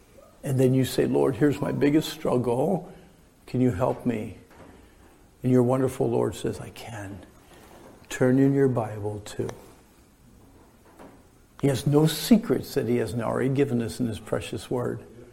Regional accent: Pennsylvania, United States; Now, I grew up in Pennsylvania, okay. Pennsylvania is called deer country.

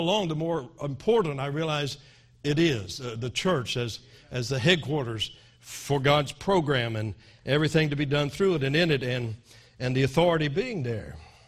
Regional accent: Florida, United States; I come from Florida.

